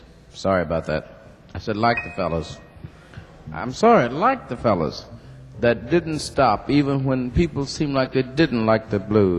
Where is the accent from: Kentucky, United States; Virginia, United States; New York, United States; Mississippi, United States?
Mississippi, United States; I'm from Mississippi